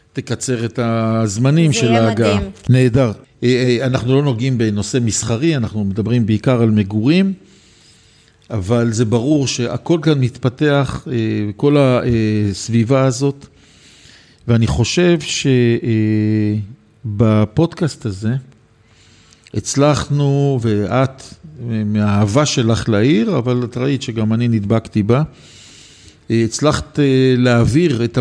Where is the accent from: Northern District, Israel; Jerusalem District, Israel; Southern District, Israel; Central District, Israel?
Jerusalem District, Israel; Jerusalem; now in Holon, Israel; שאני כירושלמי שאוהב את השקט